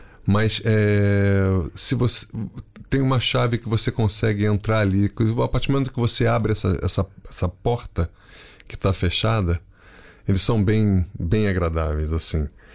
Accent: Brazil; moved away as an adult; now in Portugal; eu saí em 2018 do Brasil, cheguei aqui e eu te confesso, eu estou há 6 anos aqui, eu ainda não saí do ar na televisão portuguesa

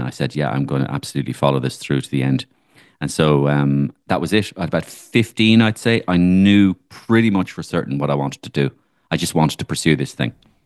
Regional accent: Waterford, Munster, Ireland; now in Dublin, Ireland; And when I came from Waterford, I came from with a long green duffel coat, a bowler haircut, and a briefcase.

